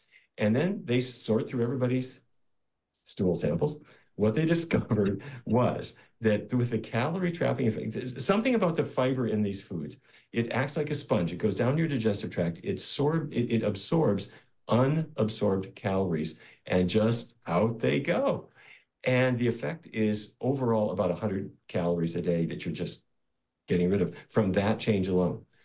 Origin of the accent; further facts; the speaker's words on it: North Dakota, United States; let's say a person eats exactly what I ate for the first half of my life growing up in North Dakota.